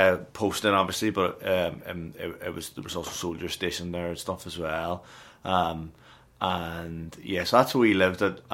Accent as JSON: {"language": "English", "town": "Belfast", "region": "Northern Ireland", "country": "United Kingdom", "tie": "born or raised there", "said": "I was born in Belfast, specifically in West Belfast, in June, 18th of June 1987. Some identifiable info there. In the Royal Victoria Hospital on the Falls Road. We lived at the time on Stewartstown Road"}